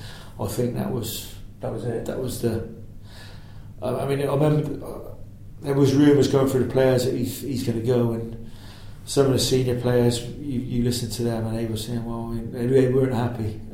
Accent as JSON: {"language": "English", "town": "Cheltenham", "region": "South West England", "country": "United Kingdom", "said": "Yeah, obviously, because I come from Cheltenham"}